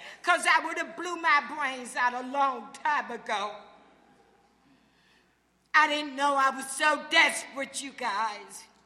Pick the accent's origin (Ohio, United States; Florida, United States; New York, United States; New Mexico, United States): Ohio, United States; also born or lived in San Francisco; And so I had came from a Liberty town in Ohio.